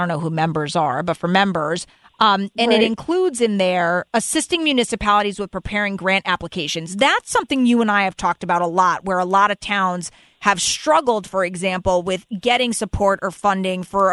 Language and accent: English; Connecticut, United States; because I grew up and am born and raised in Fairfield County.